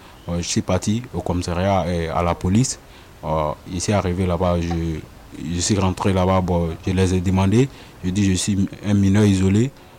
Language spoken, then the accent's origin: French; Côte d’Ivoire; also born or lived in Italy / Libya; now in Toulouse, France; Je viens de la Côte d'Ivoire. Du coup, ça fait un mois, deux semaines que je suis à Toulouse ici.